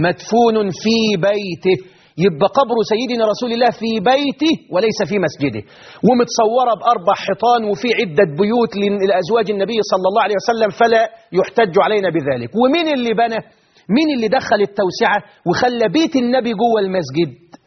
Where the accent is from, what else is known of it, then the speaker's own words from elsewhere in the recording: Egypt; إنما الحسين اللي موجود عندنا في مصر